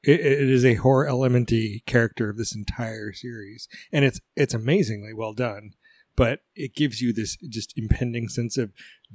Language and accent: English; Alaska, United States; I would say that growing up in the Cold War in Alaska and having a nuclear catastrophe occur and not knowing the origin of what it was pretty terrifying at the time.